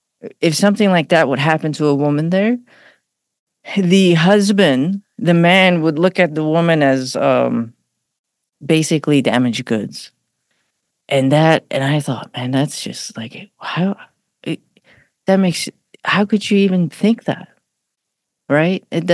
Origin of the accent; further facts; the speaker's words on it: Iran; I was born in Iran, so I didn't grow up in the States. In Iran, I was born at a time where Iran and Iraq were at war.